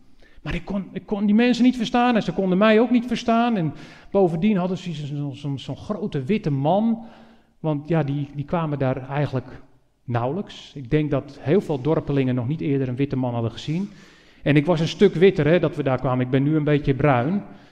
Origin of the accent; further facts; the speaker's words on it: North Holland, Netherlands; Of misschien wel naar Noord-Holland, waar wij vandaan komen. Had u dat al gehoord aan mijn accent? Dat ik een beetje knauw.